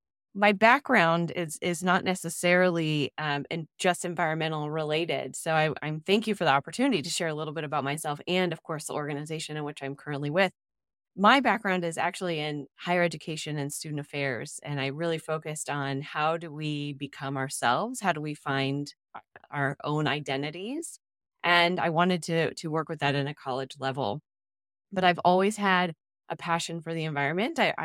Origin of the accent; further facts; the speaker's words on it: Columbus, Ohio, United States; also born or lived in Denver, Colorado; now in Portland, United States; I grew up in Columbus, Ohio. And then my family moved to just outside of Denver, Colorado. I currently live in Portland, Oregon.